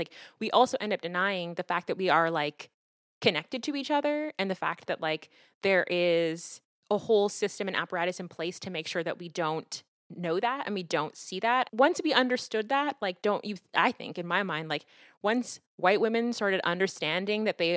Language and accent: English; Kenya; I don't know who's Blacker than me. I'm literally from Kenya. Like, I'm literally the motherland.